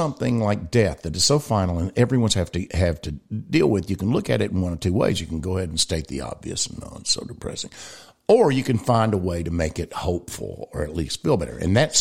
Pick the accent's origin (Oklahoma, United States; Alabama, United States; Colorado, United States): Alabama, United States; I am from Alabama.